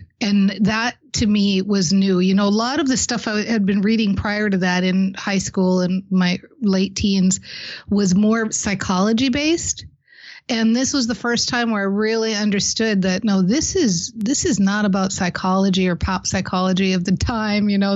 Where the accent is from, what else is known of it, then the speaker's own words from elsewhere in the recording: Minnesota, United States; I'm from Minnesota, and I was raised in Minnesota, and we have long winters here.